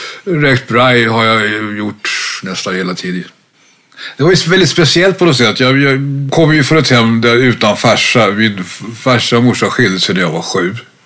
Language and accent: Swedish; Blackeberg, Stockholm County, Sweden; jag växte upp med mamma i Blackeberg då på den tiden.